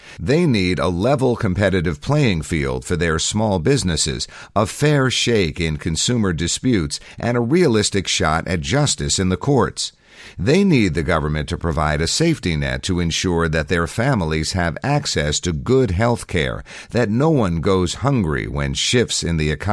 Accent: Far Rockaway, New York, United States; In 1964, I was a bookworm growing up in Far Rockaway, a working-class section of Queens.

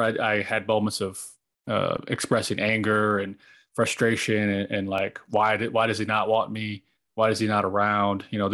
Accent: Oklahoma, United States; We did events, and like I grew up in Oklahoma.

